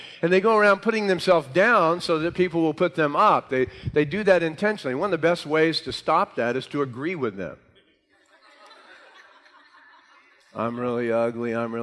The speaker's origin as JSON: {"language": "English", "town": "San Bernardino", "region": "California", "country": "United States", "tie": "born or raised there", "said": "I grew up in San Bernardino my whole life, which at this time, there's some real bad areas in that town. And I grew up in an area of San Bernardino that's really poverty-stricken and really bad."}